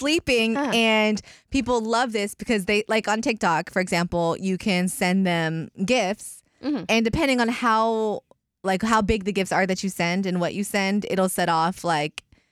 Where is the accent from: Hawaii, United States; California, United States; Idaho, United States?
California, United States; Salinas; I'm from Salinas too, so I could talk ish about it.